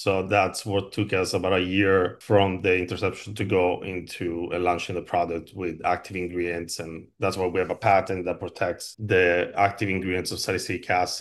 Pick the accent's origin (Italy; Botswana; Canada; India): Italy; Milan, Lombardy; And back then, I'm from Milan, Italy, and I don't remember anybody having acne like mine